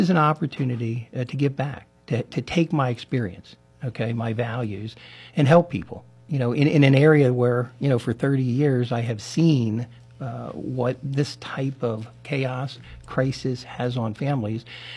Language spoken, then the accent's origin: English; Reading, Pennsylvania, United States; also born or lived in Ohio / Michigan; now in Butler, United States; And my life story then took me to Ohio, up through Michigan, and then back to my hometown of Reading, Pennsylvania, before a young girl, Marcia Peraska, brought me to Butler since 1998.